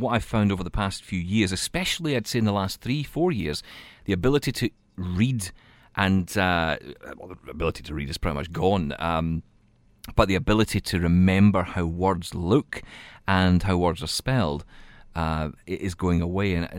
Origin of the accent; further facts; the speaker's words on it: Scotland, United Kingdom; I'm Scottish